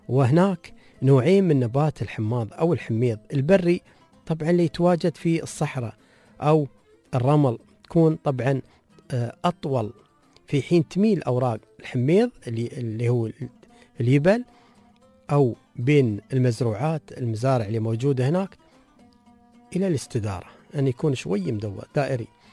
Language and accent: Arabic; United Arab Emirates; عندنا في الإمارات